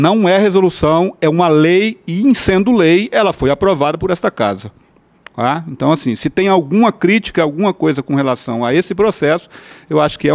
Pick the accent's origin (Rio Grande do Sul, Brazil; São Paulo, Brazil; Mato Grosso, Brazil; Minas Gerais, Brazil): Mato Grosso, Brazil; Eu sou do Mato Grosso